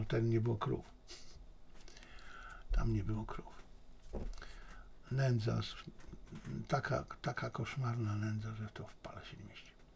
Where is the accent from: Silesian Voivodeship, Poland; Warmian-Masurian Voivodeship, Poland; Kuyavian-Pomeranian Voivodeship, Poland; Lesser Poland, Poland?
Lesser Poland, Poland; Bielcza; cenię sobie wspomnienia z tej mojej wioski, z tej mojej Bielczy Tarnowskiej, pod Tarnowskiej